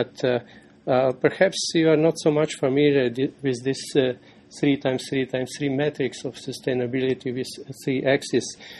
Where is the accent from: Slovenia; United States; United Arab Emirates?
Slovenia; Maribor, Drava; English is a second language; I come from Slovenia, which is a small Alpine Mediterranean country from the Central Europe. There we have four universities. The largest is University of Ljubljana, having 65,000 students, and the second one is University of Maribor, where I'm from